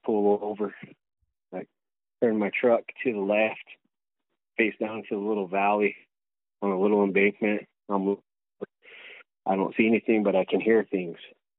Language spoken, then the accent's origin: English; South Dakota, United States; Well, you know, growing up in the Native American culture, I'm from back home in South Dakota. I'm Lakota.